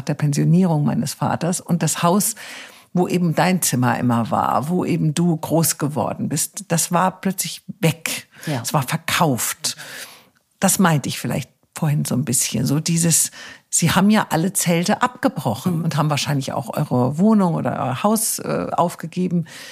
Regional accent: Wiesbaden, Hesse, Germany; Ich bin ja in Wiesbaden aufgewachsen. Mein Vater, der ja wegen des ZDFs dorthin musste mit uns, ich war ganz klein, ein Jahr alt, hat uns aber immer irgendwo das Gefühl gegeben, wir sind Münchner

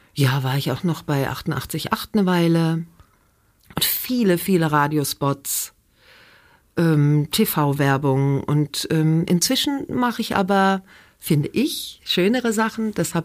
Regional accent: Ingelheim am Rhein, Rhineland-Palatinate, Germany; accent: Rhenish Hessian; Du hast auch das Rheinhessisch noch gehört. Ich komme ja aus Rheinhessisch, genau. Ich komme ja aus Ingelheim am Rhein, aus dem schönen Rheinhessen. Und das hast du gehört.

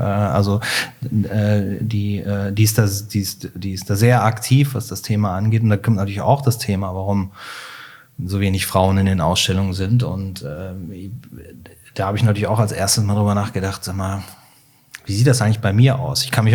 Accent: Cologne, North Rhine-Westphalia, Germany; Das ist in Köln, formal, ich bin Kölner

